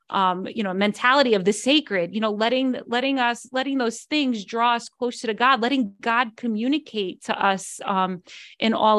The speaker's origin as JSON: {"language": "English", "region": "New York", "country": "United States", "said": "I'm a New Yorker and I'm a snob"}